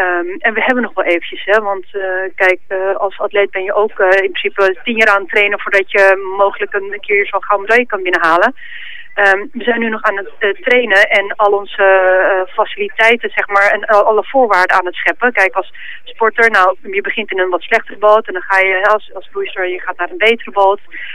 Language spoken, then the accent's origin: Dutch; Netherlands; Kijk, wij als Nederlanders zijn gewoon in staat om dit soort evenementen te organiseren